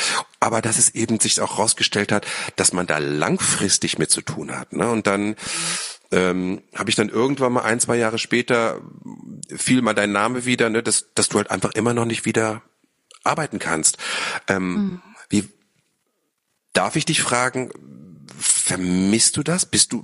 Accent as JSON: {"language": "German", "region": "Lower Saxony", "country": "Germany", "tie": "born or raised there", "lives_now": "Berlin, Germany", "said": "Ich bin auch seit 20 Jahren hier in Berlin. Ich komme allerdings vom Land. Also ich bin wirklich im Niedersächsischen nirgendwo am Harzrand aufgewachsen, was auch schön war als Kind."}